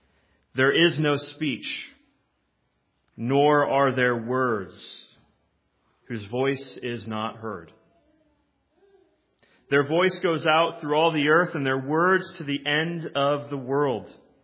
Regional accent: Cleveland, Ohio, United States; I am from Cleveland, which means I am a tortured sports fan.

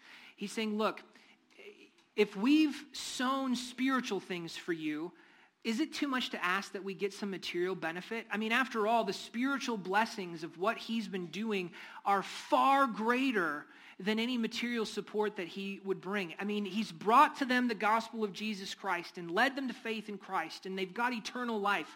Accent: North Dakota, United States; I mean, I'm from North Dakota.

